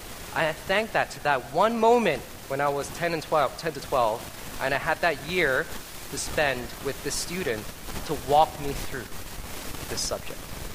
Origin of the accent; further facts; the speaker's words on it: Canada; I grew up in Canada. I spoke English as one of my first languages